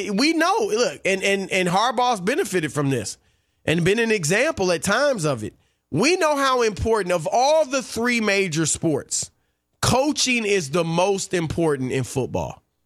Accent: Ohio, United States; growing up in Ohio, Michigan was a national power.

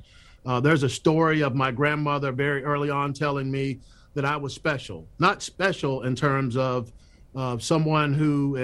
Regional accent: Florida, United States; also born or lived in Panama; growing up in Florida and coming to this country from Panama, I knew nothing about the plight of these Black farmers.

